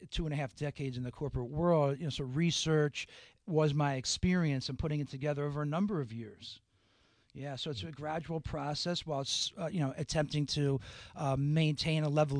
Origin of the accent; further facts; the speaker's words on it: United States; I'm American, born and bred.